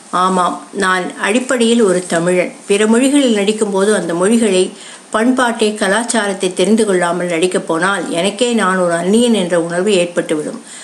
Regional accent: Chengalpattu, Tamil Nadu, India; நான் ஒரு சாதாரண நடுத்தர வர்க்க குடும்பத்தில் பிறந்தவன். செங்கல்பட்டில் வளர்ந்தேன். தாம்பரத்தில் பியூசி படித்தேன்.

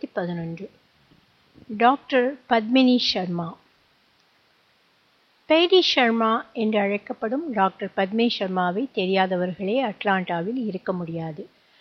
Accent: Kanchipuram, Tamil Nadu, India; நான் காஞ்சிபுரத்தில் ஒரு நடுத்தர குடும்பத்தில் பிறந்து வளர்ந்தேன்.

